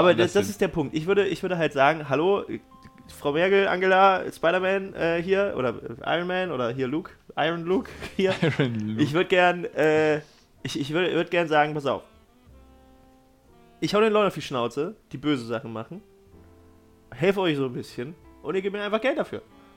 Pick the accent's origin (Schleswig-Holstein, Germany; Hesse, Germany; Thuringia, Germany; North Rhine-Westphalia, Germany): Thuringia, Germany; ich komme aus Thüringen, ich darf das sagen